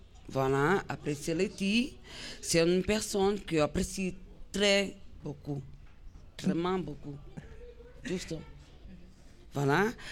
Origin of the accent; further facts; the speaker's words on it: Portugal; Oui, je suis portugaise.